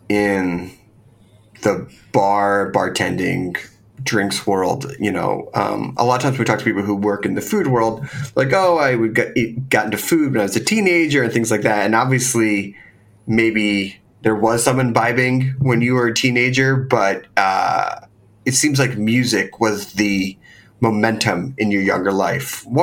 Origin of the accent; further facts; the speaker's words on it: Philadelphia, Pennsylvania, United States; I grew up in Philadelphia, which is about like 2.5 hours outside the city.